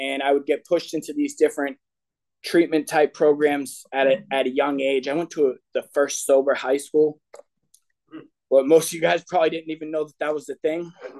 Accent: Boston, Massachusetts, United States; So as you can probably hear, this isn't a Virginia accent. I grew up in Boston, and I had a pretty good childhood.

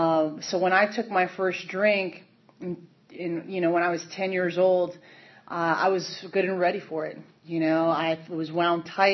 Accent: New Jersey, United States; I was born and raised in New Jersey. I told Billy that I'm purposefully trying to talk slower because I'm still through and through a Jersey girl

